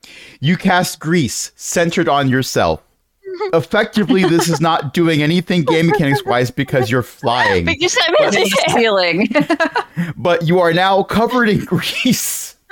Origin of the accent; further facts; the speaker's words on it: United States; As an American, I could say blame imperial, but I'm not going to because I'm an American.